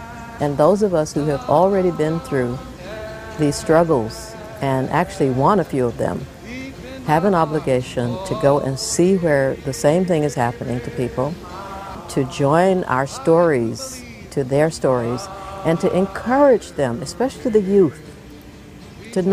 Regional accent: the South, United States; I grew up in the South, and 50 years ago, you know, there was hardcore segregation

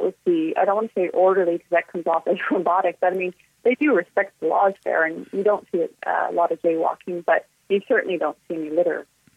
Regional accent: United States; born there; because I was born in the States

